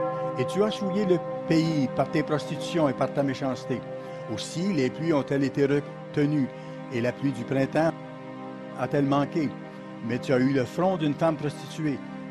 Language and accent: French; Brisbane, Queensland, Australia; J'ai grandi à Brisbane, en Australie, durant les années 1940 et 50.